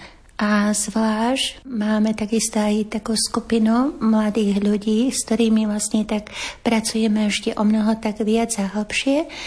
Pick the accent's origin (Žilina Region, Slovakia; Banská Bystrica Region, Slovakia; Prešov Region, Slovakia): Žilina Region, Slovakia; Chlebnice; Ja som od malého dievčatka vyrastala naozaj na takých krásnych poliach a lúkach u nás na Orave, v krásnej dedinke Chlebnice.